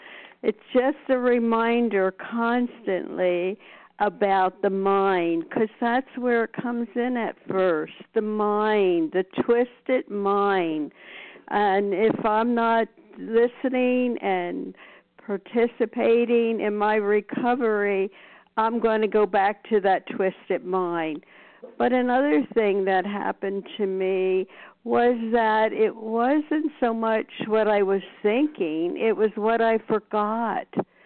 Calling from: Las Vegas, Nevada, United States; Nevada, Las Vegas.

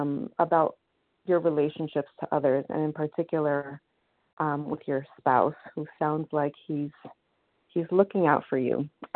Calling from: New York, United States; I'm calling from New York.

